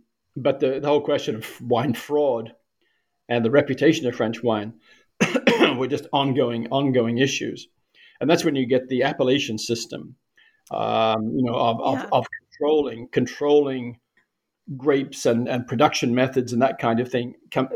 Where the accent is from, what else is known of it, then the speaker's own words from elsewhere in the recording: New Zealand; I grew up in New Zealand.